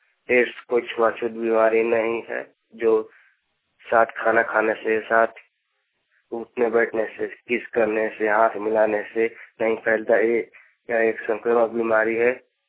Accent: Jharkhand, India; मैं नसीपुर पथरा पलामू जिला पलामू का रहने वाला हूँ।

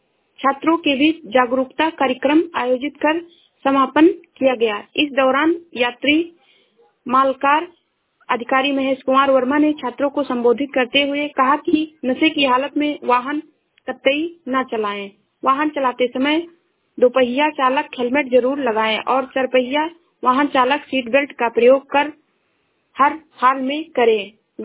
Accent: Shravasti, Uttar Pradesh, India; मैं जिला श्रावस्ती से हूँ।

